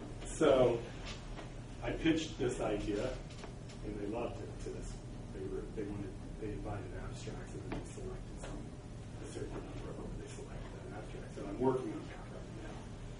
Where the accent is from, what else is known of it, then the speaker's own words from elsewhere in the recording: Nebraska, United States; I grew up in Nebraska again, which became the number one most heavily irrigated state.